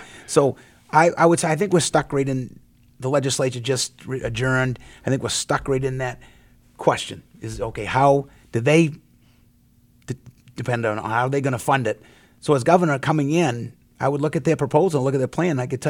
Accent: Gorham, Maine, United States; I've spent 5 years on a school business roundtable at the high school level right in my hometown of Gorham.

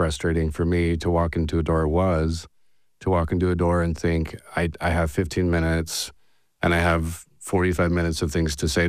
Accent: Salt Lake City, Utah, United States; So I'm originally from Salt Lake. I did my undergrad at the University of Utah

